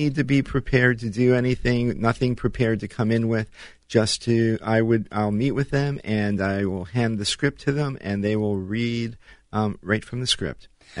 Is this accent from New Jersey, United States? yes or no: yes; New Brunswick, New Jersey, United States; I grew up outside of New York City. I grew up in New Jersey, the New Brunswick area. So it was just a short train ride into the city.